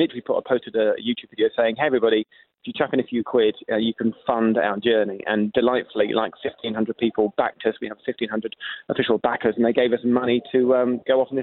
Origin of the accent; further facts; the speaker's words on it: London, United Kingdom; We like railways. We're from London.